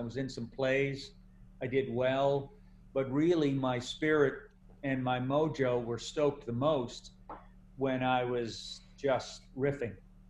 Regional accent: Nova Scotia, Canada; although I'm from Nova Scotia

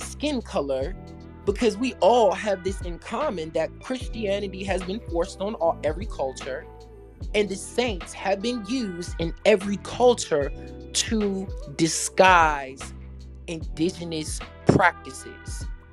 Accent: Virginia, United States; I am originally from Virginia, so my culture, and even as it relates to our Hoodoo practice, the saints are not necessarily involved or even spoken of at all. We are from a very Baptist or Protestant

